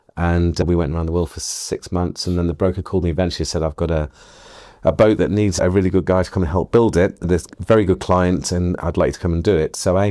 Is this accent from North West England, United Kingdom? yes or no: yes; Southport, North West England, United Kingdom; I grew up in Southport, which is a seaside town in the northwest, home of the 24-hour yacht race.